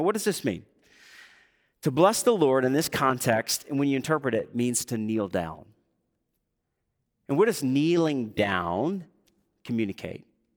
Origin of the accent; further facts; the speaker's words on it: the South, United States; I'm from the South, but one of the things in the South that we pride ourselves on, even though there's still road rage, is the complimentary wave, right?